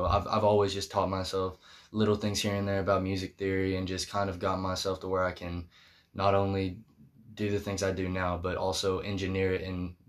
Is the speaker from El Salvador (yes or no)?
no; Muscle Shoals, Alabama, United States; I am from Muscle Shoals, Alabama, and I've been making music for as long as I can remember.